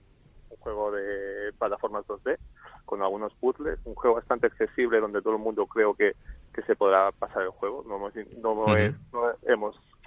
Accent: Barcelona, Catalonia, Spain; somos de Barcelona nosotros

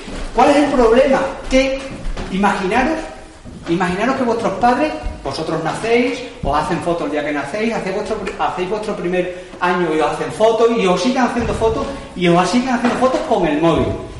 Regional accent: Villafranca, Extremadura, Spain; now in Badajoz, Spain; soy de aquí de Villafranca, pero vivo en Badajoz, ¿vale? Pero siempre vengo aquí porque mis padres son de aquí, mis suegros son de aquí, mis primos están aquí

